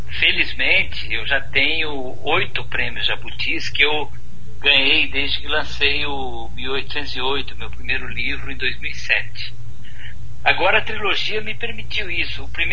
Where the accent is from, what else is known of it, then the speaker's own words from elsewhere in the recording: Maringá, Paraná, Brazil; moved away as an adult; Eu saí de Maringá, né, para fazer jornalismo em Curitiba em 1976. Mas o que pouca gente sabe é que eu comecei a minha atividade jornalística ainda em Maringá.